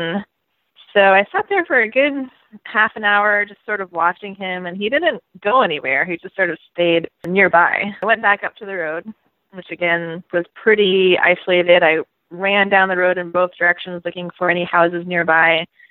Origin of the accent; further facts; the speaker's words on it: Maine, United States; now in Seattle, United States; So I've actually only been living in Seattle for about 4 years. I'm originally from Maine, so the complete opposite side of the country.